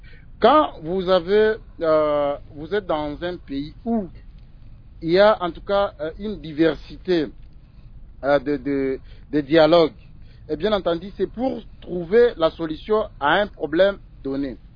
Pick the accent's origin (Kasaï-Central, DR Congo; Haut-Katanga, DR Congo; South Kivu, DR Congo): South Kivu, DR Congo; Shabunda; now in Kinshasa, Democratic Republic of the Congo; je suis natif du territoire de Shabunda, dans le sud Kivu. Chez moi, c'est à Bukavu. Mais je suis à Kinshasa ici parce que ma ville est occupée.